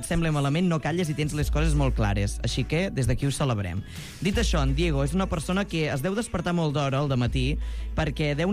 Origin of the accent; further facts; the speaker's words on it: Catalonia, Spain; com a català i catalanoparlant que sóc, 21 sí.